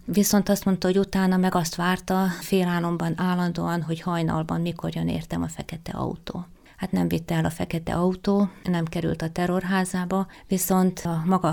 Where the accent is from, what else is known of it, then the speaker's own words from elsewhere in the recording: Tata, Komárom-Esztergom, Hungary; tehát én tatán nőttem föl